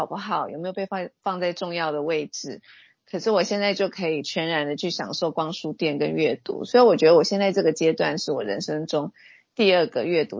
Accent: Taipei, Taiwan; also born or lived in Yilan; 我其实在宜兰眷村出生，但是 对，但是我很小的时候，幼稚园的时候其实我们就搬到台北了，所以严格来讲我其实一直就是台北人这样

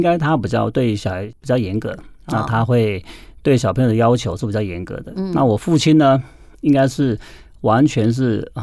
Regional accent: southern Taiwan, Taiwan; 那从小我在南部出生，

